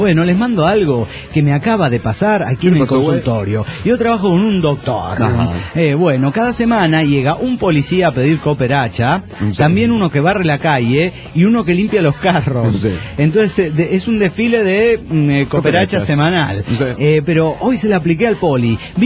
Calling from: Cochabamba, Bolivia; de Cochabamba, Bolivia.

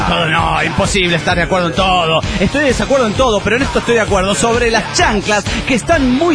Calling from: Coatzacoalcos, Veracruz, Mexico; de Coatzacoalcos, Veracruz, México.

